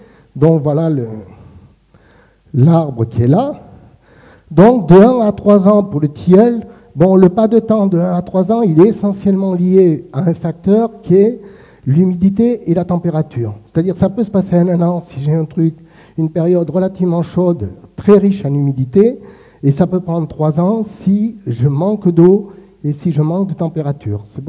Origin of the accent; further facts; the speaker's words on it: South, France; Je m'excuse, je suis du Sud. Moi, je suis plus habitué à parler du Sud.